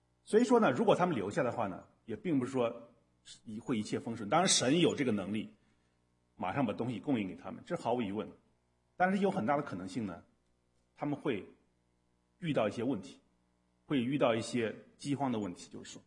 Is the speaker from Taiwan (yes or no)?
no; China; 像对我们中国人也一样，对犹太人